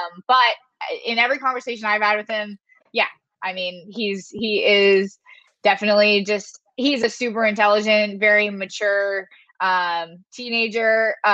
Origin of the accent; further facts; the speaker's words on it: London, Ontario, Canada; I'm from London, Ontario, Canada. It is halfway between Detroit and Toronto.